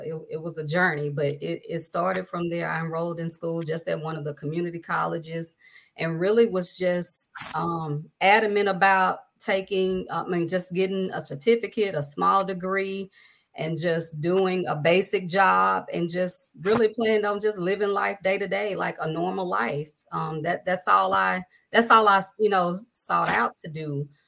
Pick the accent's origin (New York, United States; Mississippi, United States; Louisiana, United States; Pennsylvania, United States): Louisiana, United States; I am originally from Shoudrant, Louisiana. That's where I was born and reared by my grandparents, along with my mom.